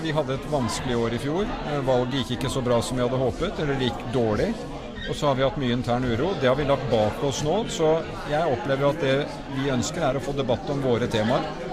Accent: Oslo, Norway; Men jeg er en mann fra Oslo.

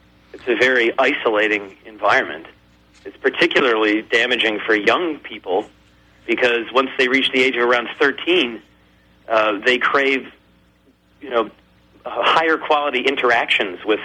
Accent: United States; I'm 33, and I grew up in the American suburbs. I like to say I was hatched on a cul-de-sac in American suburbia.

